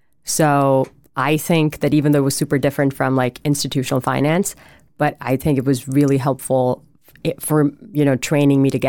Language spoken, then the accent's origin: English; India; moved away as an adult; now in Canada; I was born and raised in India for 18 years.